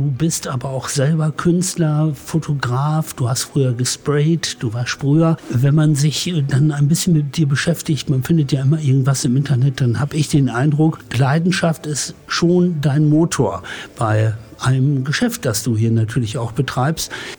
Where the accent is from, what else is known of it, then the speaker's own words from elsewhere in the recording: Bochum, North Rhine-Westphalia, Germany; ich komme ursprünglich auch aus Bochum und ich habe mich immer wohlgefühlt in Düsseldorf.